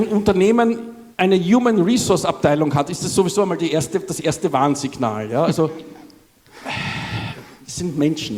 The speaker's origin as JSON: {"language": "German", "region": "Vienna", "country": "Austria", "said": "also falls man es nicht hört, ich bin Österreicher, Wiener."}